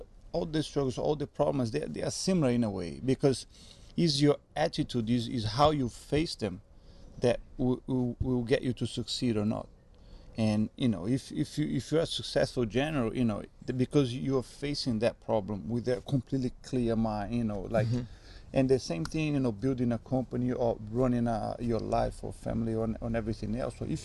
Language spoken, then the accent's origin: English; Rio de Janeiro, Brazil; English is a second language; I jumped into out of a bridge in Rio, my hometown.